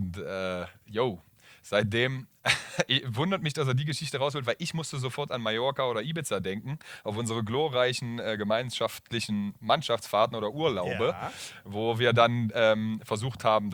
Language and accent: German; Magdeburg, Saxony-Anhalt, Germany; Meine Heimat ist Magdeburg, aber ich bin hier zu Hause.